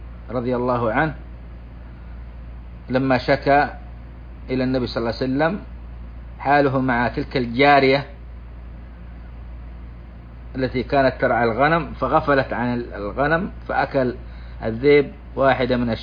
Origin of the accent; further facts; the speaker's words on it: Saudi Arabia; عندنا في بلادنا السعودية